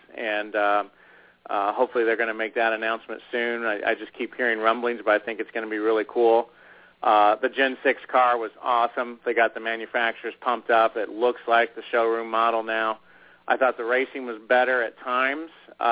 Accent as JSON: {"language": "English", "region": "Indiana", "country": "United States", "tie": "born or raised there", "said": "growing up in Indiana, just a huge race fan"}